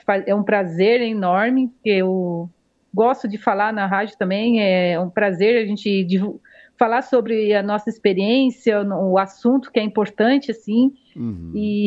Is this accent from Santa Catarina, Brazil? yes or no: yes; Santa Catarina, Brazil; now in Criciúma, Brazil; eu sou natural de São Jero.